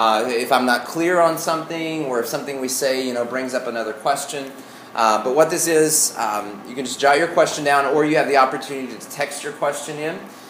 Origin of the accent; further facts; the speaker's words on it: Arkansas, United States; accent: Arkansas; My Arkansas accent came out this morning. I was born and raised in Arkansas, so it comes out, the really thick comes out occasionally.